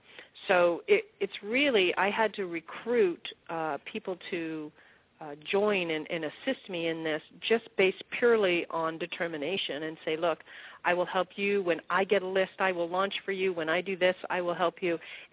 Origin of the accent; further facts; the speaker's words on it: Toronto, Ontario, Canada; moved away as an adult; now in United States; all I was moving from Toronto down to the U.S. Once I said I was going to be an internet marketer, I flew back home to Canada. We sold our house. We moved down to the U.S.